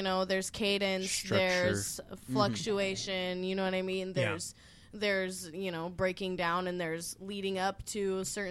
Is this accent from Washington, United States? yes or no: yes; Spokane, Washington, United States; also born or lived in Seattle; And, I moved back and forth from West Seattle to Spokane my whole life.